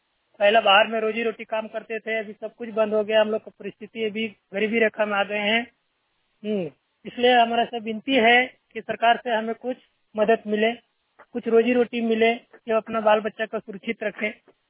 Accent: Jharkhand, India; बेड़ा हरियाणा, जिला हजारीबाग प्रखंड विष्णुगढ़ का निवासी हूँ। मैं यहाँ का रविदास टोला से बोल रहा हूँ

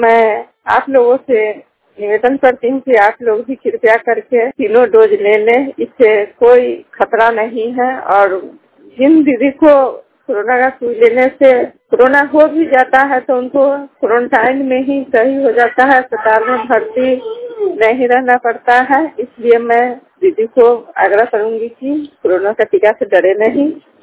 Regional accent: Bihar, India; मैं पहलादपुर पंचायत की रहने वाली हूँ, जिला मुजफ्फरपुर।

